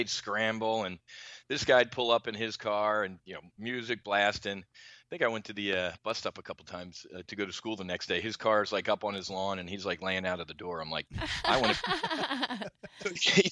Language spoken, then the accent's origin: English; New Jersey, United States; Growing up, I grew up in South Jersey, and my parents, one of six, we were Irish Catholic family, and they always preached service above self.